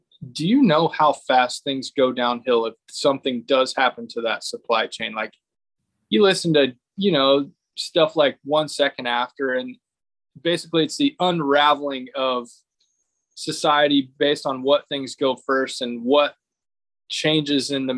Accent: Fredonia, Kansas, United States; I'm from Fredonia, Kansas.

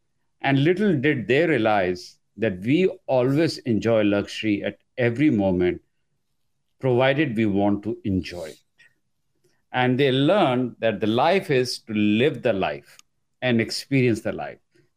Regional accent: India; English is a second language; So I grew up in India

